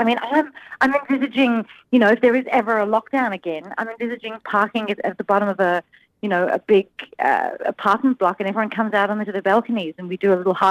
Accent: South Africa; But, you know, I grew up in South Africa

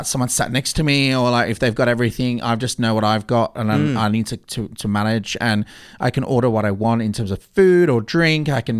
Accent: Birmingham, West Midlands, United Kingdom; now in Australia; My real accent doesn't come out though. This is more of a, you know, telephone voice accent. I'm from Birmingham. But my parents moved over here.

